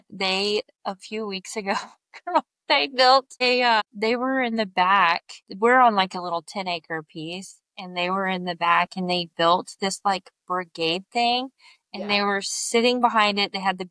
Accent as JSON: {"language": "English", "town": "Lockhart", "region": "Texas", "country": "United States", "tie": "born or raised there", "said": "So I am from Lockhart, Texas, originally. That's my hometown."}